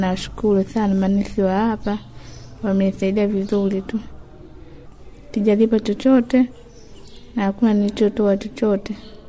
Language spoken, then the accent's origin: Swahili; Tawalelwe, Tanzania; natokea Tawalelwe.